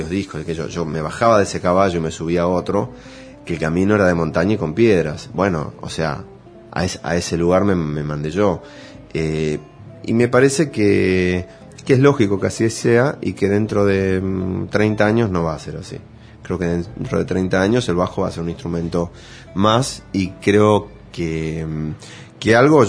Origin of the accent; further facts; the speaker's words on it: Buenos Aires, Argentina; Yo, digamos, como porteño veo que por ahí hay mucha gente que de buena onda por ahí acepta mi música